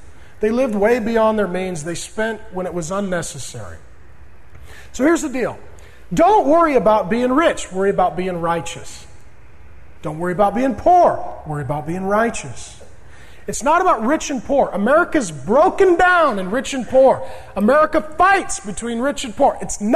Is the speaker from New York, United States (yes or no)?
no; SeaTac, Washington, United States; I grew up righteous poor. I grew up in South Seattle, down in SeaTac. My dad was a union drywaller, hung sheetrock for over 20 years till he broke his back.